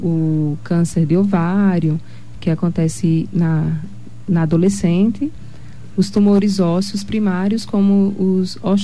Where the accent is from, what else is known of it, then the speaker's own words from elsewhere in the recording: Sergipe, Brazil; now in Dourados, Brazil; Sou sergipana, mas moro aqui em Dourados há mais de 11 anos.